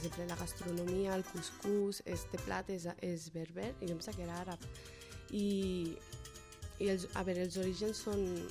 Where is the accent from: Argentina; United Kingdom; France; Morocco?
Morocco; Jo vinc del Marroc, bueno, soc d'origen marroquins, però formo part d'una cultura, d'una tribu que és molt antiga, del nord de l'Àfrica, que són els amazics